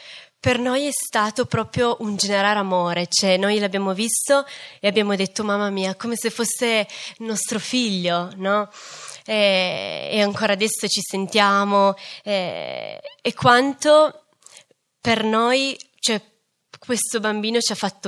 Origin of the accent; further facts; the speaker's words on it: Fossano, Piedmont, Italy; Noi quando ci siamo sposati siamo andati a vivere a Racconigi, io sono di Fossano